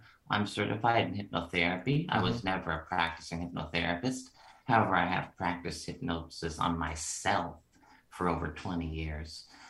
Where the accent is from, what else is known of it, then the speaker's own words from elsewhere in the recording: United States; And Tony, at the time, I'm an American.